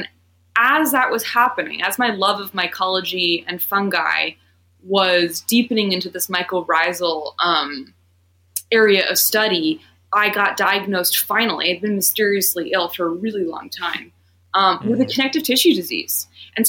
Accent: New York, United States; I mean, I grew up in the Hudson Valley and I was always like down on the ground

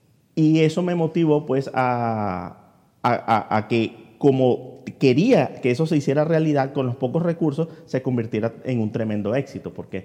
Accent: San Felipe, Yaracuy, Venezuela; born there; also born or lived in Mérida; Yo soy nacido en San Felipe Yaracuy, Venezuela, pero me tuve que ir a Mérida, los Andes, que es una ciudad turística

